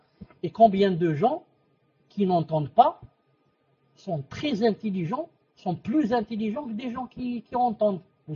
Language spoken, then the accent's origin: French; Algeria; Je ne sais pas si en France, ça se passe chez, comme ça se passe chez nous en Algérie.